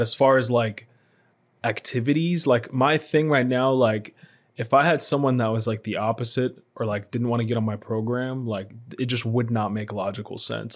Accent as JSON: {"language": "English", "region": "Oregon", "country": "United States", "said": "I'm a beer guy. I'm from Oregon."}